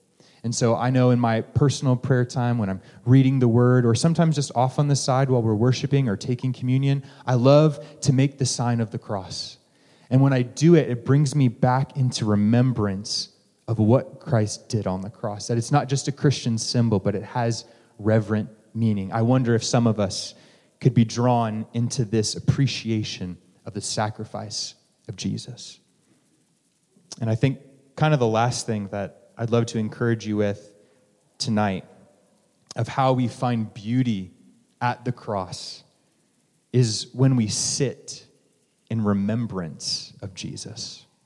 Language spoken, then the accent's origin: English; Colorado, United States; And as I grew up in Colorado, there was a mountain range in my backyard. I saw the Rockies stretch out before me.